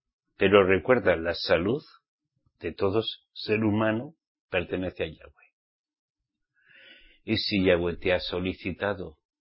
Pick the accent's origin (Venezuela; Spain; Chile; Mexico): Spain; born there; Yo soy español, Yo nací en España, Mi papá y mi mamá me trajeron en España